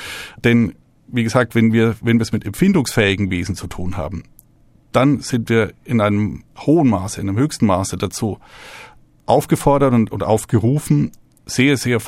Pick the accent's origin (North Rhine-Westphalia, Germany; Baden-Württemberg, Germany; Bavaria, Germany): Bavaria, Germany; ich komme aus einer Region, aus Franken, wo diese kleinbürgerliche Nebenerwerbslandwirtschaft aus historischen Gründen sehr weit verbreitet war.